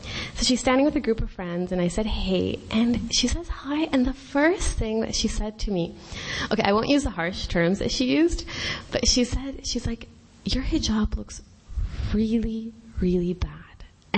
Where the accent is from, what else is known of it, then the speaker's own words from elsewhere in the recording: Thornhill, Ontario, Canada; I grew up in Thornhill in Ontario, and there's not that many Muslims who live there.